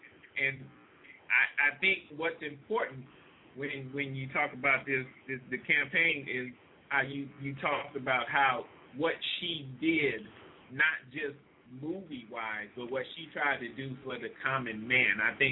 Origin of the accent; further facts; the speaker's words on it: New Orleans, Louisiana, United States; I'm from New Orleans. You ain't got to sugarcoat it.